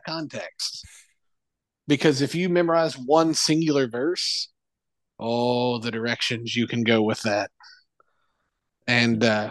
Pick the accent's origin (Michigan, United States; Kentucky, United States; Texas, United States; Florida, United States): Kentucky, United States; Yeah, dude, I'm from Kentucky.